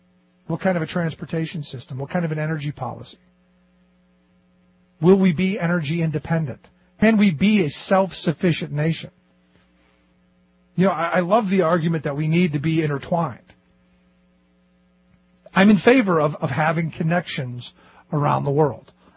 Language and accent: English; Ohio, United States; You know, where I grew up in Ohio, one of the little suburb that my grandparents lived